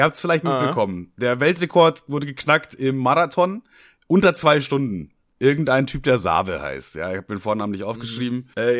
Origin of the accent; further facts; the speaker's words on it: Bavaria, Germany; accent: Bavarian; now in Braunschweig, Germany; wahrscheinlich wegen meinem Dialekt denkst du, dass ich aus Bayern komme. Also ich komme aus Bayern, aber ich bin nach Braunschweig gezogen.